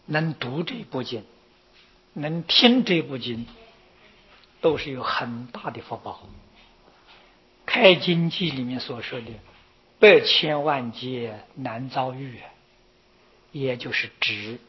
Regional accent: China; 那么观音菩萨与我们中国人特别有缘分。

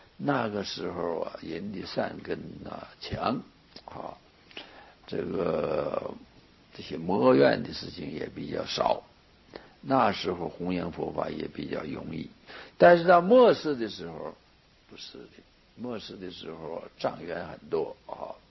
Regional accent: China; 我们中国人有一句俗话是大器已完成

